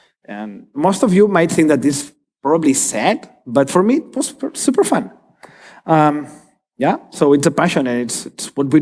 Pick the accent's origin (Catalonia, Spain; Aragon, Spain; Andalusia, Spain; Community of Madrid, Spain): Catalonia, Spain; Barcelona; English is a second language; I come from Spain. I come actually from Barcelona, and I've been told by many of my German friends I'm the fastest speaker they ever met.